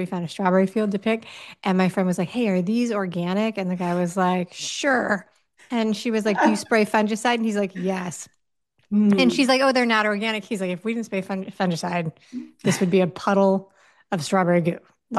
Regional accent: New York City, New York, United States; The thing that's funny about that is that I grew up in New York City.

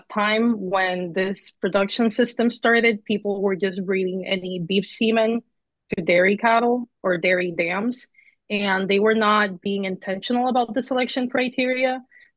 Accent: Puerto Rico; moved away as an adult; now in United States; I'm from Puerto Rico originally, and I moved to Michigan a few years ago to work on my master's with Dr. Dan Buskirk here at Michigan State.

